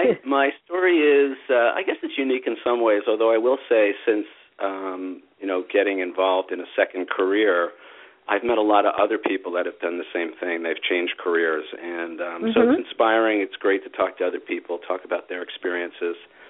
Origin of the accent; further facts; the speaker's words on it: New York City, New York, United States; moved away as an adult; my story is I grew up in New York City, Queens, Long Island, you know, typical kid from New York